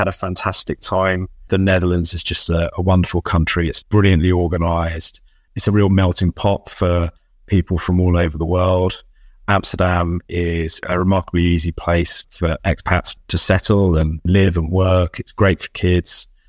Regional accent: London, United Kingdom; 10 years old, growing up in Northwest London

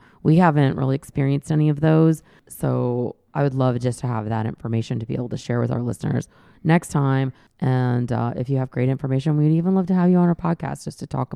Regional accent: Michigan, United States; Like, if you live in Michigan, like, I'm originally from Michigan

